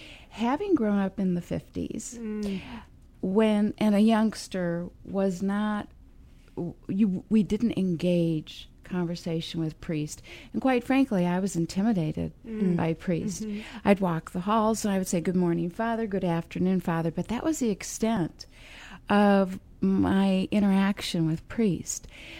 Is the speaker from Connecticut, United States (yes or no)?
no; Chicago Heights, Illinois, United States; I was raised a Catholic, baptized, confirmed, attended Catholic schools in Chicago Heights. That's my hometown, St. Agnes, and graduated from Marion Catholic High School.